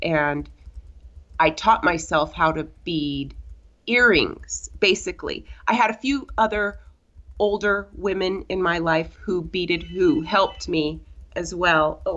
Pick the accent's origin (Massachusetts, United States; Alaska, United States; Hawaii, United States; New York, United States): Alaska, United States; Wrangell; And a lot of kids in Wrangell, where I grew up, would sell garnets.